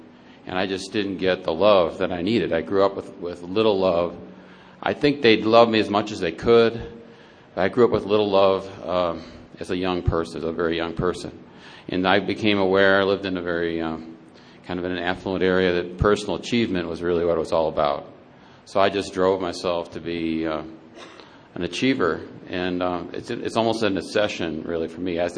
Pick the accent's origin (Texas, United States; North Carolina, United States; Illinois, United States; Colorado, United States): Colorado, United States; Denver; from Denver.